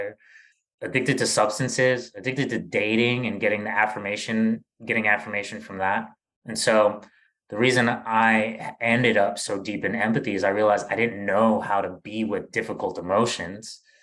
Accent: New York, United States; I am originally from Bed-Stuy, Brooklyn, New York. And my parents are Jamaican immigrants, so I'm a first-generation American. I grew up in a lower middle-class background in Brooklyn

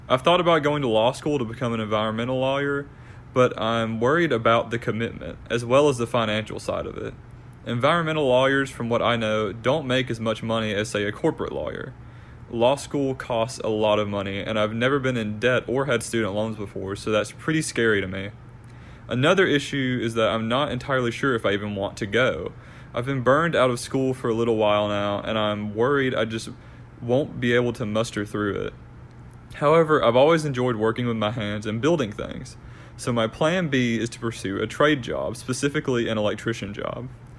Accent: Huntsville, Alabama, United States; I'm from Huntsville, Alabama. I'm a 20-year-old college student

